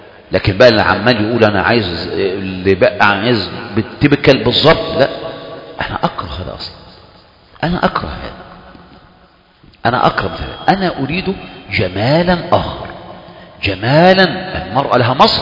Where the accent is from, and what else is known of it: Egypt